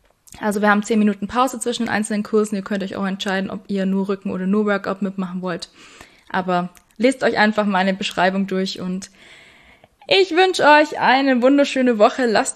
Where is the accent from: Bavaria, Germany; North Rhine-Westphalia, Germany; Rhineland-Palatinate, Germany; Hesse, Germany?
Bavaria, Germany; Weißenhorn; Ich komme aus Weißenhorn, darum wird es ans Weißenhorner Tierheim gehen.